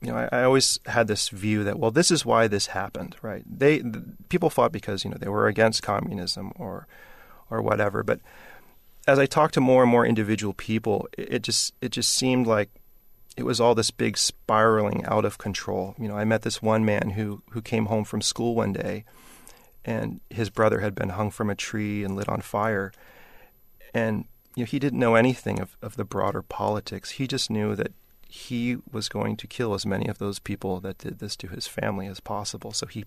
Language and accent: English; United States; There were a lot of people that didn't, and I'm sure me being an American had something to do with that.